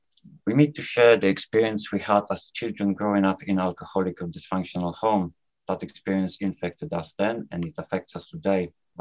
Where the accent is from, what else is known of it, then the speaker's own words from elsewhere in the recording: Poland; English is a second language; now in United Kingdom; I'm a recovering adult child, I'm calling from UK, although I've done all my growing up in Poland.